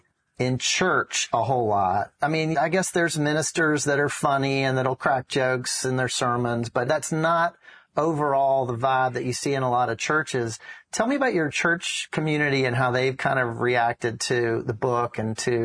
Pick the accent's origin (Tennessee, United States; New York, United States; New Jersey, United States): Tennessee, United States; Memphis; I'm from Memphis.